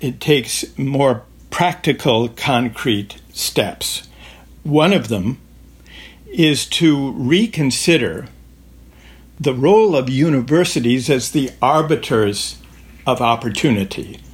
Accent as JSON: {"language": "English", "region": "Minnesota", "country": "United States", "tie": "born or raised there", "said": "when I was growing up in Minnesota, I was a Minnesota Twins fan."}